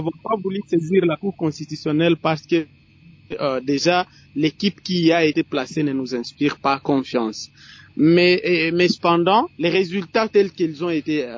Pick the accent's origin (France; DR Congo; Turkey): DR Congo; Ituri; Chez moi, en Ituri, par exemple, nous, on n'a pas connu un problème de retard dans le déploiement du matériel.